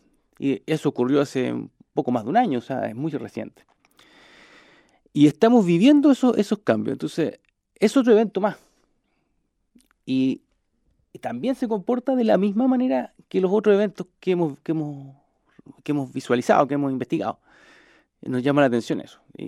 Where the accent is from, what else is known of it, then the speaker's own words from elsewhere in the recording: Chile; En mi país existe un concepto que es hacer la pega. Viene de muy antiguo, viene de la época colonial, cuando había un corregidor en lo que era antiguamente la gobernación de Chile